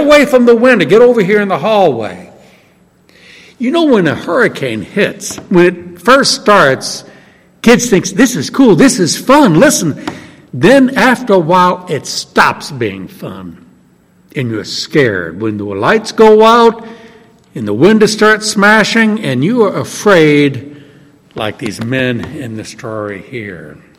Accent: New Orleans, Louisiana, United States; When I was, I was 13 years old, and I grew up in New Orleans, and as you know, every few years a hurricane comes toward New Orleans.

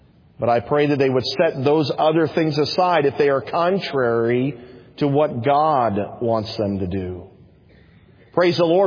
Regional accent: Fairfax, Virginia, United States; I was born and raised in Fairfax, Virginia.

